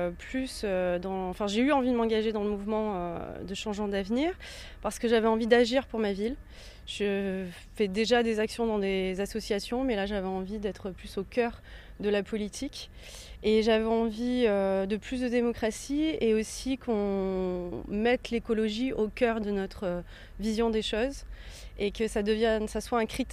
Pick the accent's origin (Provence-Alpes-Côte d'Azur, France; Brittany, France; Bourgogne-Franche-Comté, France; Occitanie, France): Provence-Alpes-Côte d'Azur, France; Arles; j'ai 35 ans et je suis née à Arles, j'ai grandi à Arles et j'ai décidé de revenir y vivre vers la fin de mes études